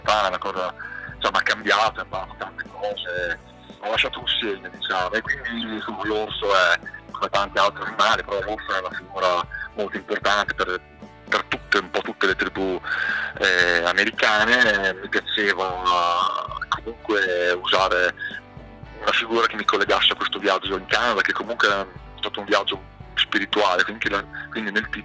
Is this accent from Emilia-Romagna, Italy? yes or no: yes; Bologna, Emilia-Romagna, Italy; perché sono di Bologna